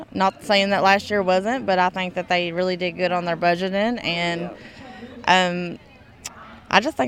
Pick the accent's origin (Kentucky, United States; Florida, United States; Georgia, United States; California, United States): Kentucky, United States; Hazard; I come from Hazard